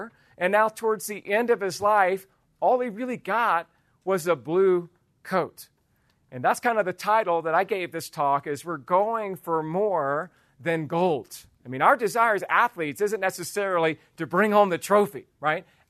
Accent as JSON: {"language": "English", "region": "Georgia", "country": "United States", "said": "I'm from Georgia originally, so we're big Bulldog fans."}